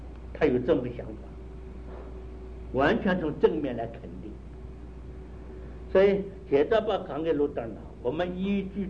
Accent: China; 我们中国人中国哲学讲研究对象讲物理心啊

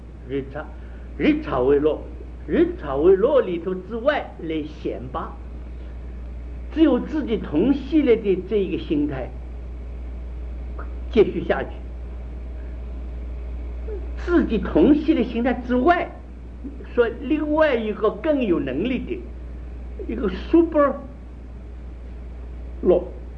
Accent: China; 这个地方我们中国人喜欢讲灵明

